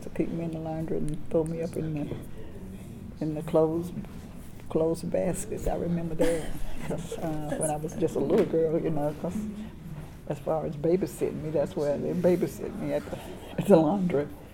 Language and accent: English; Cornelius, North Carolina, United States; I grew up in Cornelius.